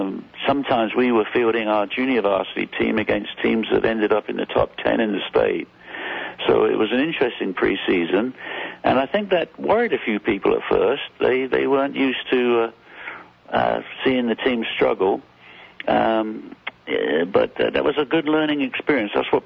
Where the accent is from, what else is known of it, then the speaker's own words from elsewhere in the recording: London, United Kingdom; Yeah, I was born in England, grew up in London, and played soccer at college in England